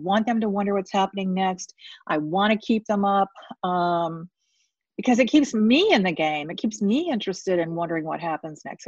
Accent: St. Petersburg, Florida, United States; You know, I grew up in St. Pete, Florida, where the book is set.

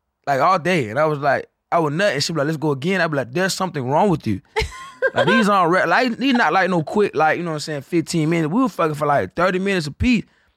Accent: Florida, United States; now in Austin, United States; I'm from Florida.

